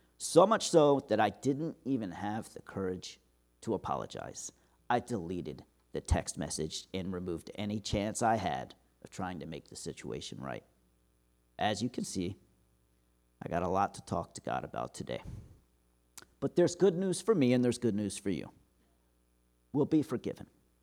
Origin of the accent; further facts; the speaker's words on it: Silver Spring, Maryland, United States; now in Delaware, United States; My hometown is Silver Spring, Maryland. My cell phone still has a Maryland area code, and my phone number prefix is still associated with Montgomery County, Maryland. So even though I've lived in Delaware for over 6 years